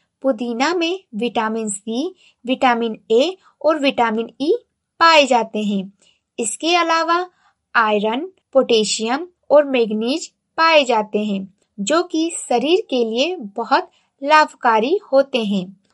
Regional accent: Uttar Pradesh, India; और मैं गोंडा जिले से हूँ।

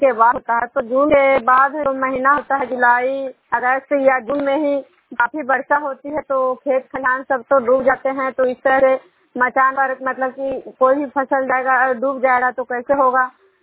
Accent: Bihar, India; मैं बिश्नुपुर ग्राम खजर पंचायत नालंदा जिला नक्सा प्रखंड की निवासी हूँ।

